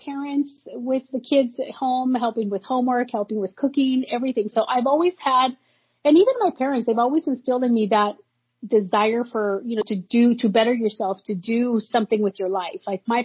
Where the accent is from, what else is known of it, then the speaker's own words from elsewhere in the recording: Washington, United States; moved away as an adult; now in San Diego, United States; So, well, I grew up in Washington State. I probably spent, let's see, my first 25 years in Washington State.